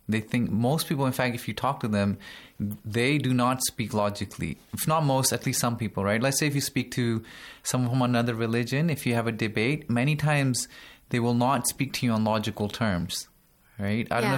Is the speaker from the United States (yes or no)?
no; Pakistan; now in Qom, Iran; I've lived in different parts of the world, but I'm originally from Pakistan.